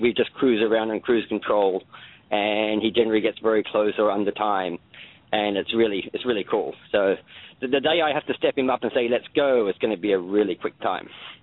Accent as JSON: {"language": "English", "country": "Australia", "lives_now": "United States", "said": "Yes, I'm Australian"}